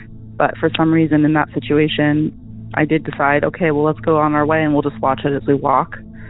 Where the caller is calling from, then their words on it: Massachusetts, United States; I'm calling from Massachusetts, but this story actually takes place in the Bay Area of California.